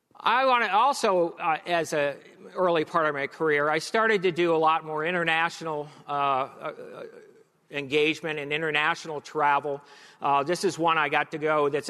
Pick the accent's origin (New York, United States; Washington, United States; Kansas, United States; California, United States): New York, United States; New York City; born there; when I was born in New York City in 1953